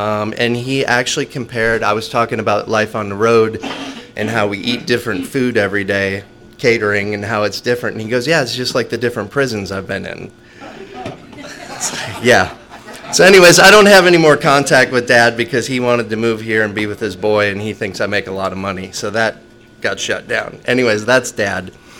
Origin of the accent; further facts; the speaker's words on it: Wisconsin, United States; I grew up in Wisconsin, the land of dairy and booze.